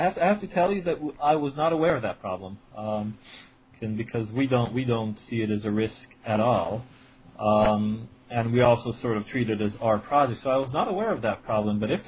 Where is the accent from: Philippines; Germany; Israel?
Israel; moved away as an adult; now in United States; I'm from Israel. … I was born in Israel, and I grew up there, and I came to the United States, California, to get, to study for my PhD in history of science, and that was, amazingly enough, already almost 18 years ago